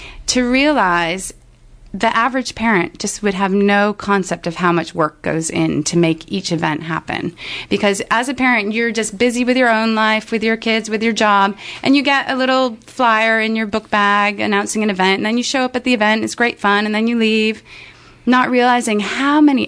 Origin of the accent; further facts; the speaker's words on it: United States; moved away; Know what the existing situation is like in the States. Growing up, As